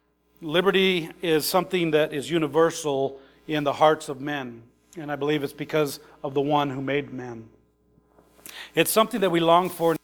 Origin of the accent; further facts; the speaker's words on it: Scotland, United Kingdom; I didn't know if you knew, but I'm Scottish.